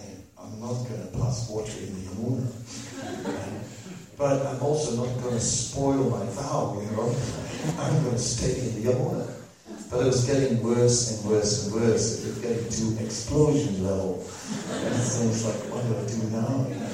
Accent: Netherlands; English is a second language; I am from Holland, you know, and I'm a liberal, I can't change it, right?

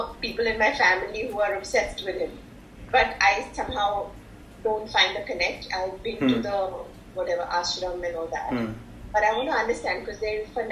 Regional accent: Delhi, India; So I'm from Delhi, and in Delhi there is

